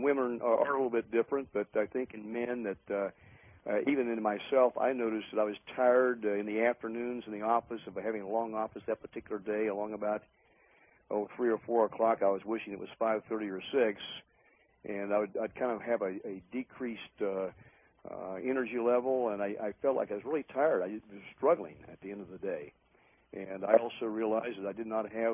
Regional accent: West Virginia, United States; I grew up in West Virginia, and I'm an avid Mountaineer football fan this year.

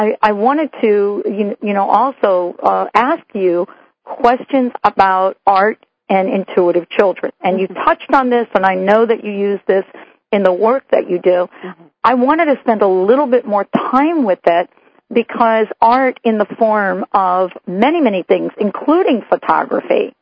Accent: New York, United States; also born or lived in New Jersey; now in Seattle, United States; I moved from the East Coast. I grew up in New York and New Jersey. I moved from the East Coast, and I moved to Seattle

